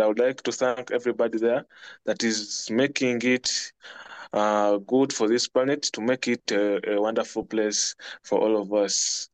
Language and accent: English; Entebbe, Central Region, Uganda; from Uganda, basically from Entebbe. For those who have visited Uganda, they know Entebbe because this is where our airport is.